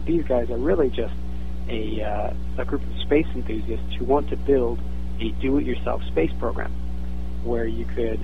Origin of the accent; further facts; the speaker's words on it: Canada; I think I was raised metric. I'm from Canada